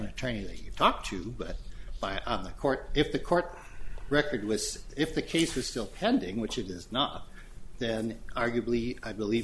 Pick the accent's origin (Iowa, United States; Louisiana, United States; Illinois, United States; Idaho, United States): Illinois, United States; Lombard; because I grew up in Lombard and got my undergrad and law degree here in the state of Illinois